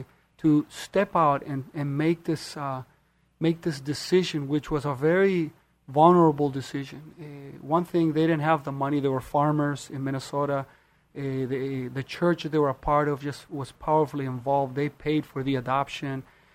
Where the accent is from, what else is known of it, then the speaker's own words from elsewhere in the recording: Chile; now in United States; My story started in Chile. I'm originally from South America. At the age of two, my life shifted dramatically to a direction, a very dark place.